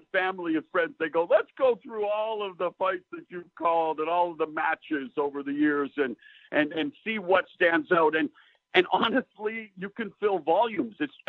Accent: Vancouver, British Columbia, Canada; And it all began with Al Tomko in 1986 in Vancouver, my hometown at All-Star Wrestling.

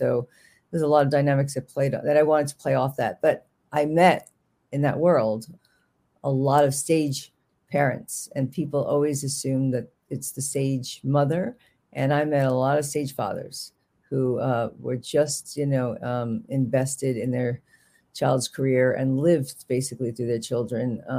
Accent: New York, United States; accent: Bronx; but I had a very heavy Bronx accent that I lost in Manhattan, which is a whole other story.

